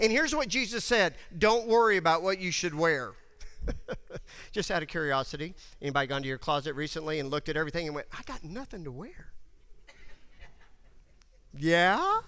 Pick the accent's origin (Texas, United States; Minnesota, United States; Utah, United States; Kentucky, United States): Texas, United States; Which I grew up in West Texas, that was affectionately known as a weed.